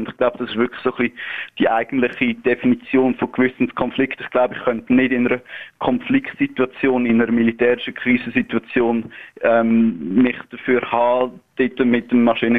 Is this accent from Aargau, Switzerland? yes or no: yes; Aargau, Switzerland; Ich stamme aus dem Freiamt. Das ist ein eher ländliches Gebiet, vielleicht sogar ein bisschen provinzielles Gebiet im Kanton Aargau.